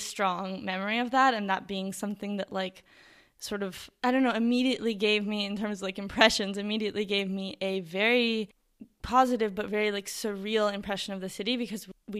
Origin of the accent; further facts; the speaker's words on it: New York, United States; because I am from New York and we have seasons and we have winter and it gets cold.